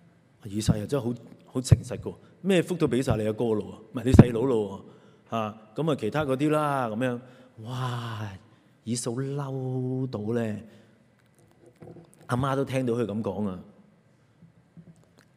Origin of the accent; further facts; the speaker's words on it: Hong Kong; 不過我哋香港人就知嘅咧，係要找數噶嘛。